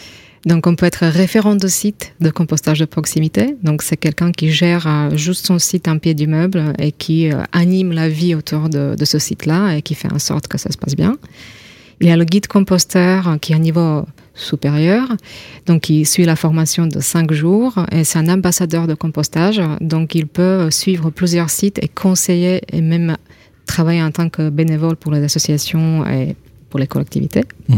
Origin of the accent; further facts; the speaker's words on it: Slovakia; French is a second language; now in France; moi, je viens de Slovaquie. En Slovaquie, il n'y a pas beaucoup de maîtres composteurs.